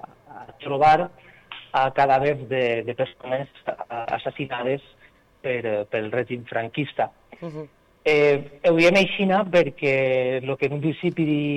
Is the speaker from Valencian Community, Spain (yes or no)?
yes; Moncofa, Valencian Community, Spain; també porto molt en el meu cor el poble de Moncofa, no? Jo sempre dic que sempre sóc un enamorat del meu poble